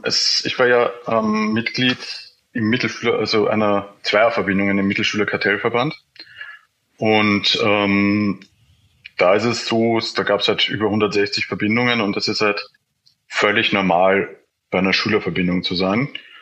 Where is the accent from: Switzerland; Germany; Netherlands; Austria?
Austria; Lower Austria; Ich komme aus Niederösterreich.